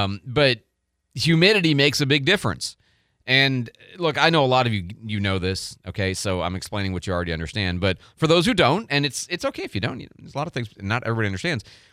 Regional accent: Midwest, United States; also born or lived in Phoenix; I grew up in the Midwest. This is all just kind of, you know, within the range of what I've always been accustomed to.

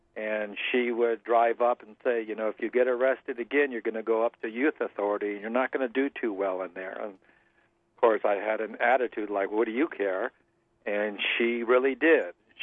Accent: San Diego, California, United States; now in Tucson, United States; San Diego, California, and basically the water ocean area. Ocean Beach and Point Loma.

